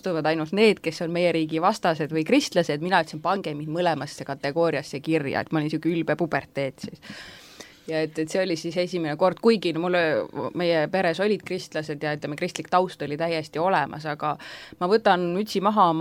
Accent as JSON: {"language": "Estonian", "town": "Haapsalu", "region": "Lääne County", "country": "Estonia", "tie": "born or raised there", "said": "ma kasvasin üles Haapsalus ja Lääne-Eestis, kus oli nagu usklike väga palju"}